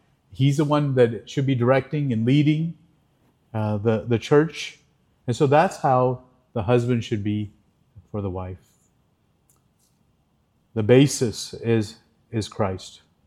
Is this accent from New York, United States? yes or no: no; Dallas, Texas, United States; I grew up in Dallas, the 80s